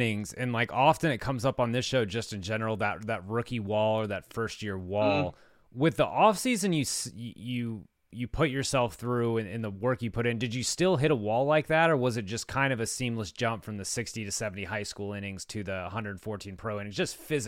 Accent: San Antonio, Texas, United States; in my hometown of San Antonio

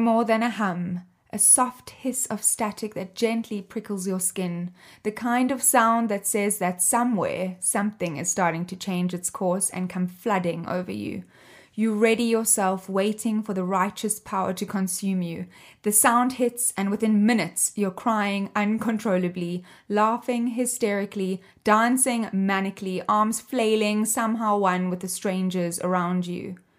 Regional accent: Cape Town, Western Cape, South Africa; music and pop culture journalist and live music fanatic. I grew up in Cape Town, South Africa.

